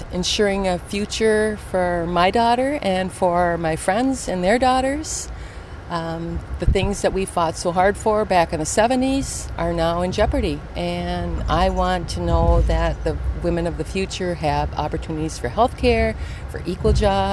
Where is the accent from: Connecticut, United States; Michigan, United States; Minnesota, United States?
Minnesota, United States; St. Paul; I'm from St. Paul, Minnesota.